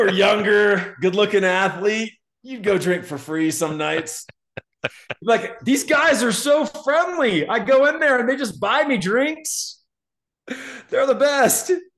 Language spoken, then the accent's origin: English; Austin, Texas, United States; You know what? I was born and raised in Texas. Texan.